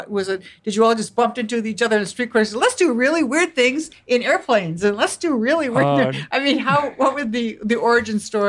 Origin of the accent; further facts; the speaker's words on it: Midwest, United States; And I grew up in the Midwest.